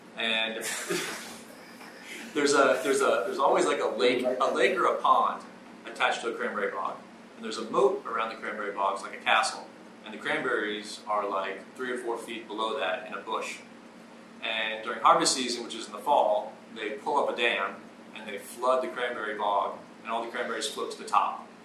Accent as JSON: {"language": "English", "region": "Virginia", "country": "United States", "tie": "born there", "said": "I was born in Virginia, though."}